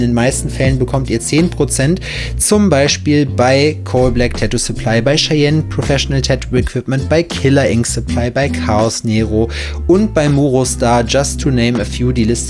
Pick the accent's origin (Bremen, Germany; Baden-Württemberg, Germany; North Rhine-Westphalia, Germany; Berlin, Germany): North Rhine-Westphalia, Germany; Dortmund; Da komme ich auch her.